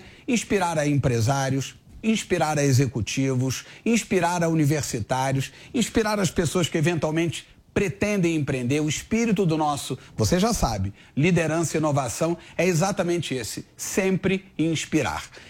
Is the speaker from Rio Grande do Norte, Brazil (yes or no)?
no; Rio de Janeiro, Brazil; Eu também sou carioca, amo São Paulo, mas, claro, amo o Rio de Janeiro.